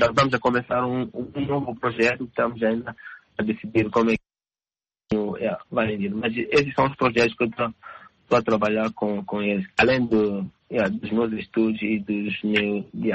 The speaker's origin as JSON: {"language": "Portuguese", "country": "Mozambique", "moved": "yes", "lives_now": "Helsinki, Finland", "said": "Eu e o Nelo e o Zildo, somos moçambicanos. Eu estou vivendo aqui em Helsinki, o Zildo está vivendo em Dinamarca e o Nelo está vivendo em Zurique."}